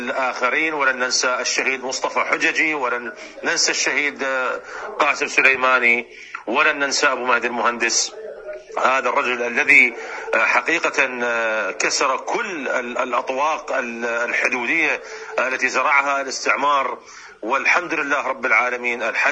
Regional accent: Iraq; بل هو الصمام الكبير لهذا الأمن في بلدنا العراق.

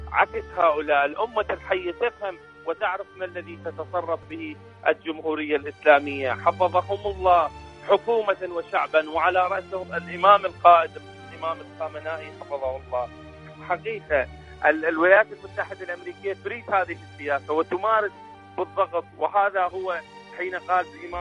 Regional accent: Iraq; من العراق، وشكرا جزيلا لكم وأعتذر على الإطالة

